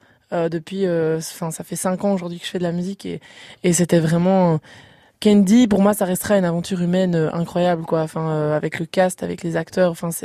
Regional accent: Charleroi, Wallonia, Belgium; quand j'ai dit que je venais de Charleroi lors de The Voice

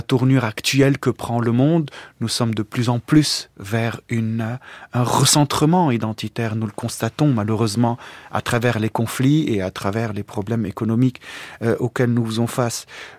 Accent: Lebanon; puisque je suis libanais d'origine

